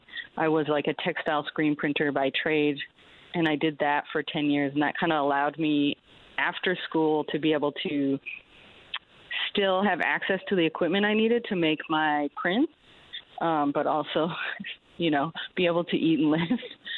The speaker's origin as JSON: {"language": "English", "town": "Montreal", "region": "Quebec", "country": "Canada", "tie": "born or raised there", "said": "Okay, so I am originally from Montreal, born and raised."}